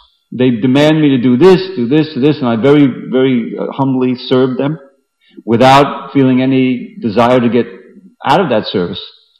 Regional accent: New York, United States; I grew up on Long Island, and every Sunday in the summer, my parents would take us to the beach.

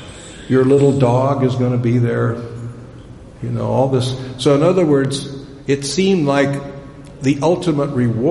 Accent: Chicago, Illinois, United States; I grew up in Chicago. It's very cold.

